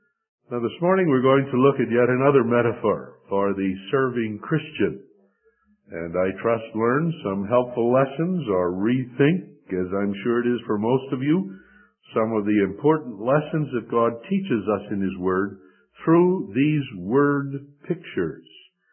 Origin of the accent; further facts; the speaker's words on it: Midwest, United States; I'm one of those people growing up in the Midwest on the farm